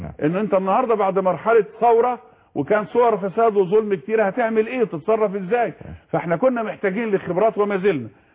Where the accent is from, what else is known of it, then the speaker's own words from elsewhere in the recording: Egypt; واحنا كمصريين عندنا عدد كبير من مواطنينا الاعزاء بيعانوا من حالة الفقر ومن التهميش،